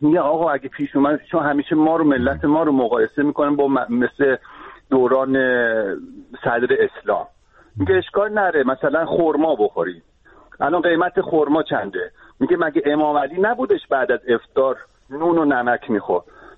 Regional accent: Tehran, Tehran Province, Iran; moved away; من خودم بچه تهرانم، جنوب شهر تهرانم. من بعضی موقع به صدا میرم ایران، خانواده‌ام میبینم.

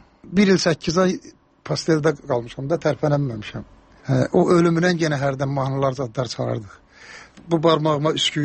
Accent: Karabakh, Azerbaijan; Məndə zarafatçı Qarabağlıyam

